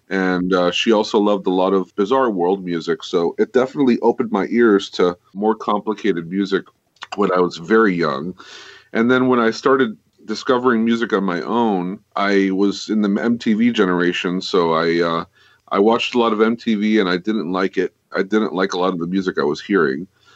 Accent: Miami, Florida, United States; Well, I'm from Miami, Florida, and I've been playing guitar since an early age.

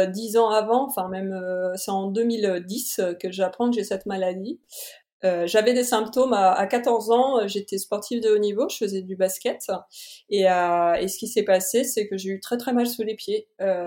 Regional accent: Normandy, France; je suis originaire de Normandie, donc c'est le point fort

